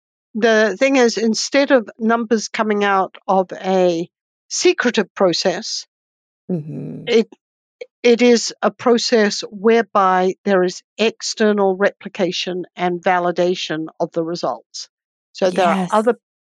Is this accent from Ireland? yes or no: no; New Zealand; now in United States; So obviously, I'm not an American, and I married an American, and I never actually decided to live in this country. It was just he didn't want to go back to New Zealand, so I'm a New Zealander.